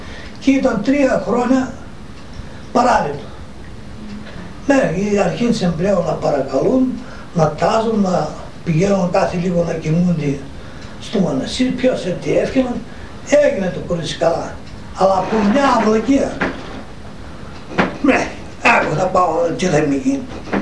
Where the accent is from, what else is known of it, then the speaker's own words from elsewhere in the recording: Rachouvitsa, Greece; Αλλά έχει και μια ιστορία από το χωριό μου, από τη Ραχουβίτσα.